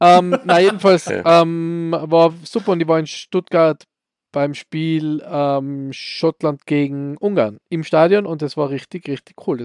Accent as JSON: {"language": "German", "country": "Austria", "said": "als Österreicher"}